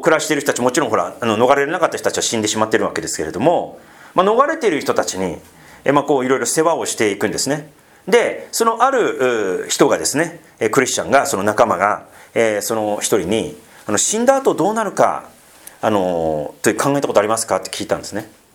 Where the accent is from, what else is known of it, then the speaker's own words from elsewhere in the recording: Sendai, Miyagi, Japan; で私がね仙台出身なので